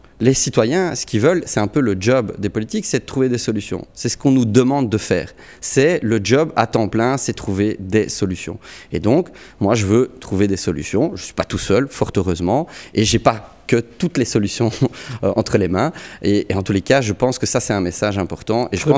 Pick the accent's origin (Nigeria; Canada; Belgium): Belgium; Brussels, Brussels-Capital Region; Moi je suis les deux, je suis un Bruxellois, un Echt.